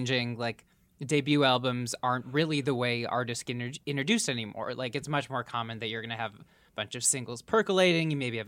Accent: Minneapolis, Minnesota, United States; she's from my hometown, Minneapolis.

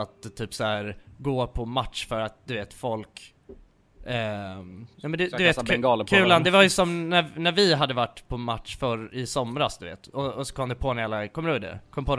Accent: Nacka, Stockholm County, Sweden; det har aldrig varit någon slags något förtryck för att jag kommer från Nacka liksom

